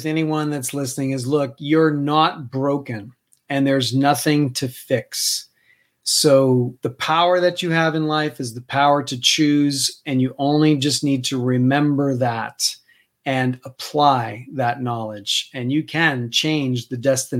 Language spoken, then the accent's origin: English; New York City, New York, United States; moved away; I grew up in New York City, moved to Colorado for the skiing, went to school out there, raised a family